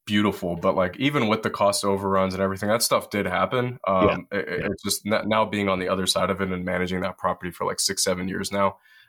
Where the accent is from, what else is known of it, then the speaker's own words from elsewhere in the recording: Detroit, Michigan, United States; Well, I grew up on 7 Mile in Woodward my parents